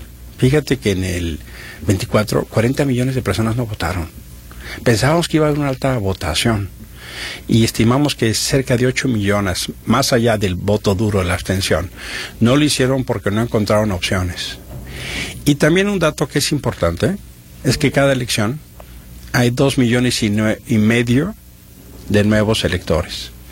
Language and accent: Spanish; Mexico City, Mexico; yo soy de la Chilanga Banda, pero vengo siempre con gusto acá al querido Guanatos.